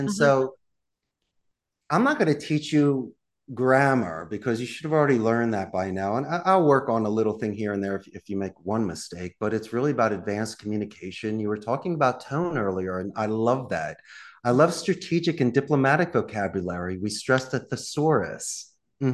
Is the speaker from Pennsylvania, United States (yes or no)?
yes; Philadelphia, Pennsylvania, United States; You're from Georgia, I'm from Philly. We can handle it.